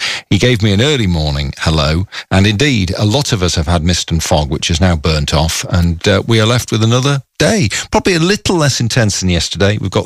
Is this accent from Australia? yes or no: no; Hull, Yorkshire and the Humber, United Kingdom; I grew up in Hull, where Mum lived.